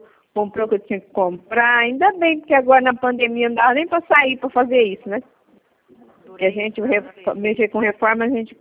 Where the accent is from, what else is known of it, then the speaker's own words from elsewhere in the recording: Arapongas, Paraná, Brazil; Eu sou de Arapongas.